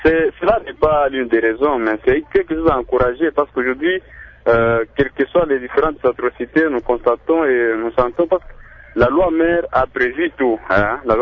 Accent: Republic of the Congo; et particulièrement chez nous en République du Congo

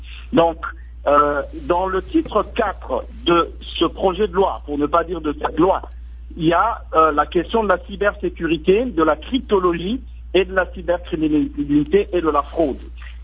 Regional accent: DR Congo

